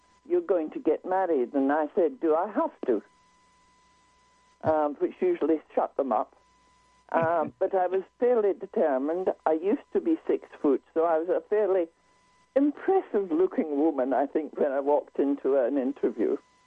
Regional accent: Scotland, United Kingdom; also born or lived in England; was a Scottish graduate, I graduated from St Andrews University. Scotland obviously was very much my home country, even though I was working in England most of the time.

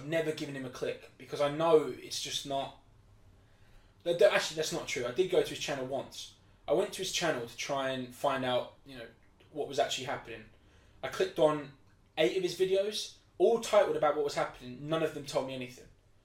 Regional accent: United Kingdom; because we're British

